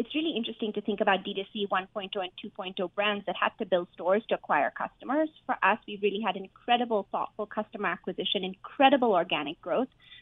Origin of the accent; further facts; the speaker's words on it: India; now in United States; my home country of India